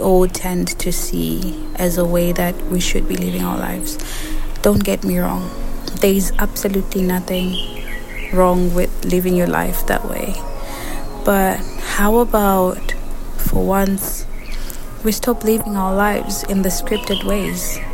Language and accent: English; Zimbabwe; moved away as an adult; now in China; I'm from Zimbabwe, born and raised there.